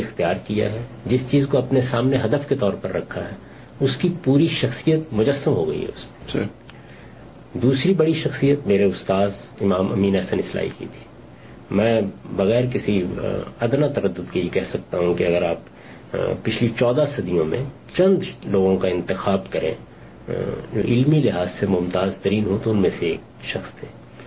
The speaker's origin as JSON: {"language": "Urdu", "town": "Daud", "region": "Punjab", "country": "Pakistan", "said": "یعنی میرا اپنا گاؤں لاہور سے کوئی 50-60 کلومیٹر کے فاصلے پر داؤد کے نام سے ہے, میرا آبائی گاؤں وہی ہے. وہاں راوی کے سیلاب سے پورا گاؤں برباد ہو گیا."}